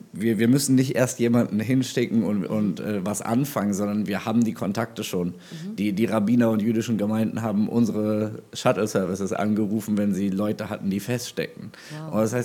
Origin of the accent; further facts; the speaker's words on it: Germany; Und ich habe erzählt, wie ich als Deutscher Motivation schöpfe für die Arbeit, die ich tue